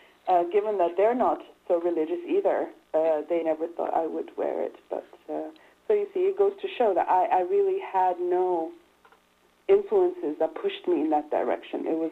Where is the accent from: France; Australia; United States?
Australia; also born or lived in Europe; and I was born in Australia and spent, part of my youth in Europe.